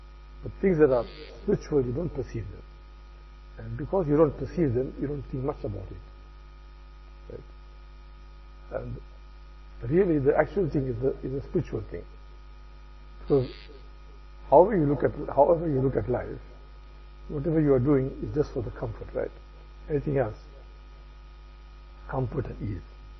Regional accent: United States; I'm an American.

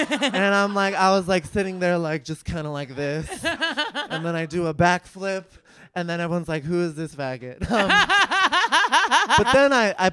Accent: San Francisco, California, United States; The Bay Area. I'm from San Francisco.

